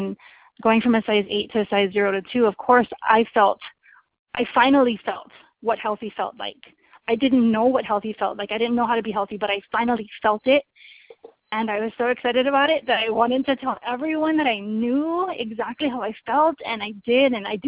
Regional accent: Kailua, Hawaii, United States; Lawrence and I, we are from Kailua, Hawaii, and we have four kids

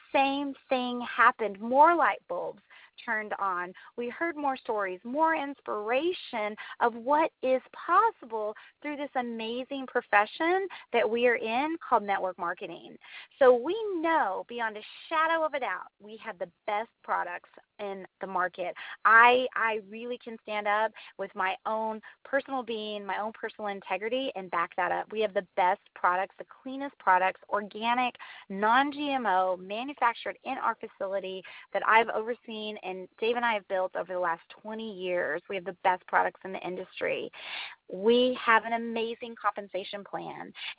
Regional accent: Texas, United States; because everything's bigger in Texas. You know, I'm from Texas.

